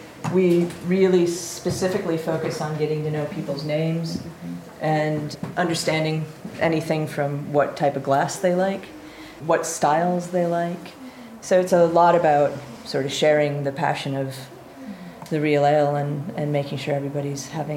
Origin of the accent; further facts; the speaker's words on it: Wisconsin, United States; Well, I grew up in Wisconsin, so there's a little bit of the link to the Happy Days TV show with that.